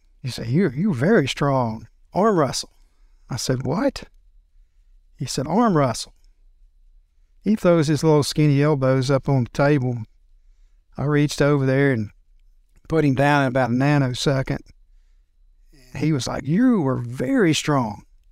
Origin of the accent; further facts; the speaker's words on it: Mobile, Alabama, United States; from Mobile, Alabama.